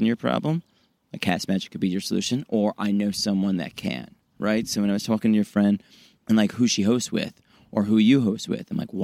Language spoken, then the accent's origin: English; Chicago, Illinois, United States; born or raised there; now in Los Angeles, United States